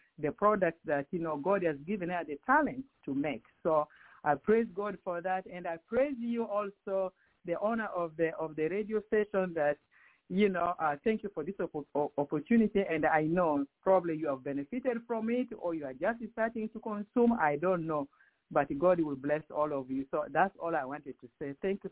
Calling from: Houston, Texas, United States; I'm calling from Houston, Texas.

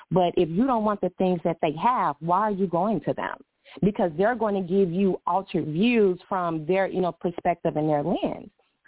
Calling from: Atlanta, Georgia, United States; I am calling from Atlanta, Georgia.

